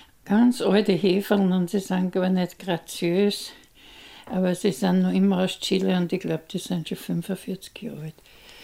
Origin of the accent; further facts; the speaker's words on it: Mautern, Lower Austria, Austria; also born or lived in Wachau; Ich bin in der Wachau geboren, also in Mautern aufgewachsen. Und ich liebe die Donau.